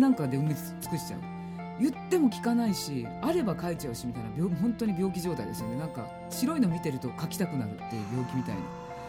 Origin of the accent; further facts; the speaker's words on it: Sapporo, Hokkaido, Japan; also born or lived in Tokyo; 東京で幼少期まで東京、4歳の時に母が札幌の方に、札幌交響楽団と音楽家なんですけど、はい、それで一緒に行って、でもなんだかこう行ったり来たりがいろいろあって、はい、だから東京とか北海道かみたいな感じのがずっと続いて。